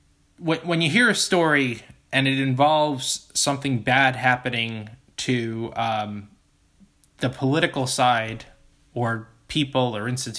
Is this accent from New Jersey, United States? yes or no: yes; New Jersey, United States; Listen, I'm from Jersey, and I can tell you that in the tri-state area, when people disagree with each other, they do it loudly